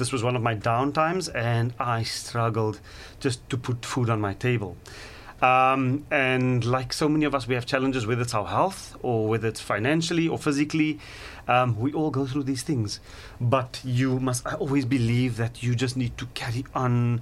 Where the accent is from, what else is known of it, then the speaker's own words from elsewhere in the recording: Mitchell's Plain, Western Cape, South Africa; also born or lived in Bridgetown; Basically the first 15 years of my life, growing up in Bridgetown and Mitchell's Plain.